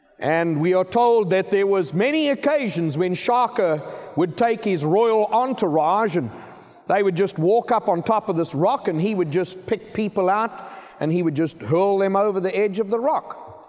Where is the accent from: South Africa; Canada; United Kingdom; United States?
South Africa; I grew up in Africa amongst the Zulu people.